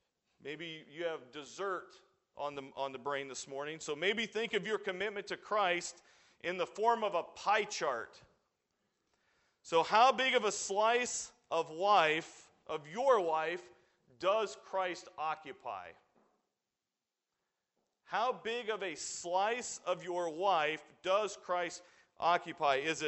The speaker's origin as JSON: {"language": "English", "region": "Illinois", "country": "United States", "said": "I'm from Illinois, so I'm a Illinois fan"}